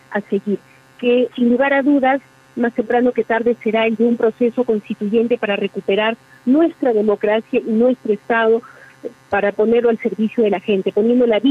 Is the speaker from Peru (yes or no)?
yes; Peru; Gracias por preocuparse por lo que pasa en mi país.